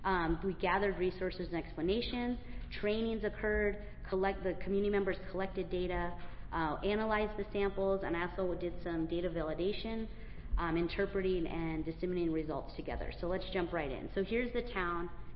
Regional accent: Tucson, Arizona, United States; so I'm from Tucson, Arizona. I'm second-generation Mexican-American. I love where I'm from, but we have a lot of mining.

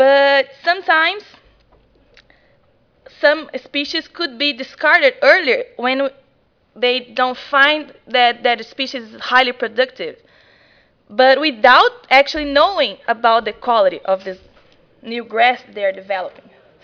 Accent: Brazil; now in United States; I'm from Brazil originally, but I'm studying at Ohio State right now.

